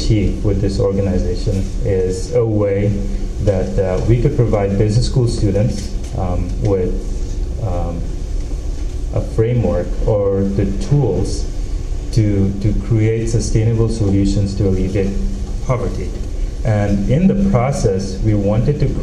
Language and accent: English; Bangladesh; I'm originally from Bangladesh